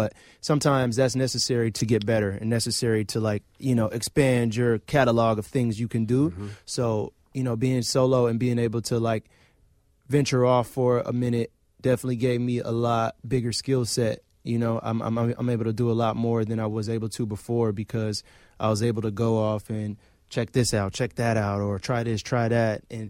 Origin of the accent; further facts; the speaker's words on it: El Salvador; now in Chicago, United States; and I'm from El Salvador